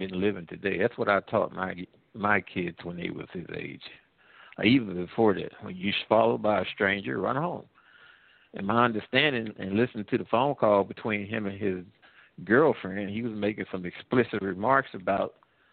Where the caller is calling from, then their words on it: Midwest, United States; I'm calling from the Midwest.